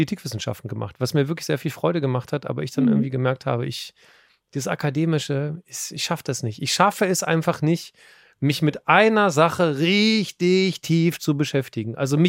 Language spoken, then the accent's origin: German; Lower Saxony, Germany; ich komme gar nicht aus der Ecke, ich bin ja in Niedersachse tatsächlich. Ich habe hier nur studiert, also ich bin nach Mannheim gezogen, um BWL zu machen.